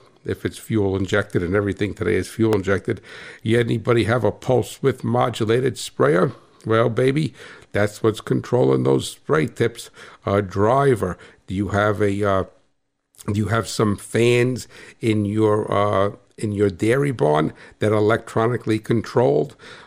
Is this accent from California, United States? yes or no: no; New Jersey, United States; I'm that guy from New Jersey